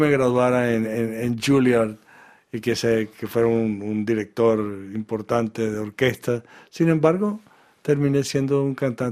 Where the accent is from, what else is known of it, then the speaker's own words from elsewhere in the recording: Venezuela; also born or lived in Israel; Soy israelí, soy venezolano, soy un muchacho, etcétera. Estoy en Venezuela.